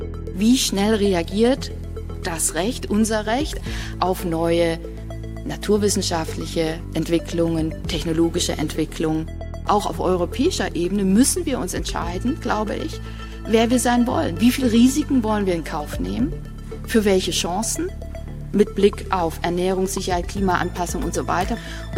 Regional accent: Stuttgart, Baden-Württemberg, Germany; ich komme aus Stuttgart, das heißt, ich habe die Freisetzungsversuche in Stuttgart-Hohenheim mitbekommen

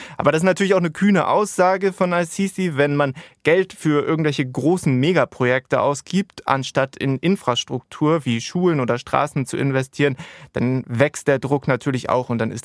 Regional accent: Stuttgart, Baden-Württemberg, Germany; now in Cairo, Egypt; Ich komme eigentlich aus Stuttgart und das ist ja schon für viele eine schreckliche Autostadt

